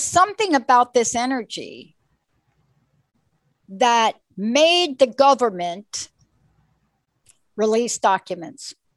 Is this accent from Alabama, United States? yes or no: no; New York, United States; I grew up in New York and I heard it.